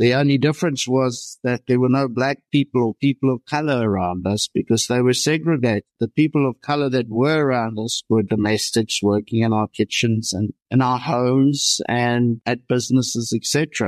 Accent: Pretoria, Gauteng, South Africa; born there; moved away; I was born in Pretoria, South Africa, which is the capital of South Africa.

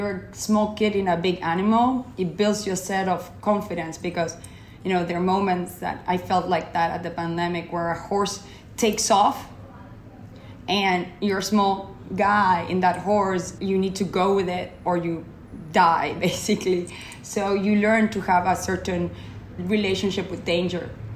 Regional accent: Uruguay; I grew up in Uruguay in South America, which is a small country between Argentina and Brazil. It's actually the size of England. But between these two giants, we are small. And I grew up in the middle of a ranch that my mother still lives there.

